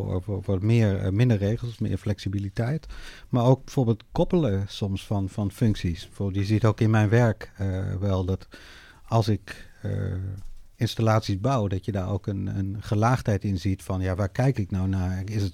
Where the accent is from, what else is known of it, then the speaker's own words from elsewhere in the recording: Netherlands; Ja, ik ben opgegroeid in Nederland en ik heb er altijd een soort haat-liefde verhouding mee gehad.